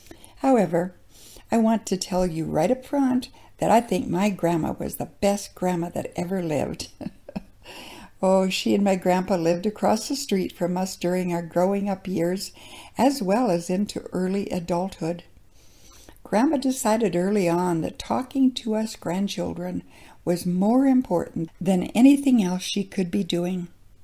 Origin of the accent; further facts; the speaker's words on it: South Dakota, United States; Growing up in South Dakota, I am blessed to have had wonderful parents and grandparents.